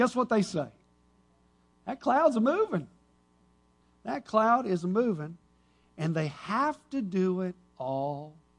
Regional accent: United States; I'm an American, right? Home of the free or the brave.

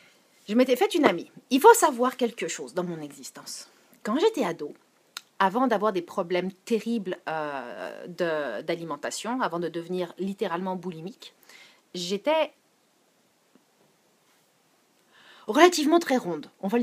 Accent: France; Donc, quand j'étais jeune, je vivais en France.

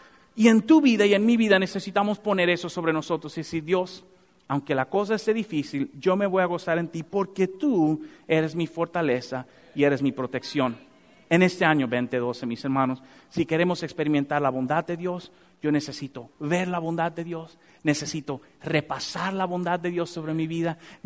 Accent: Dominican Republic; yo soy dominicano y merenguero

